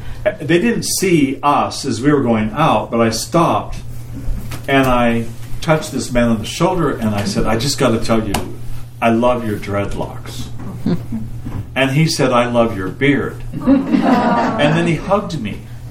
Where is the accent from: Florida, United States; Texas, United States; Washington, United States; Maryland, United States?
Washington, United States; Spokane; When I was growing up in Spokane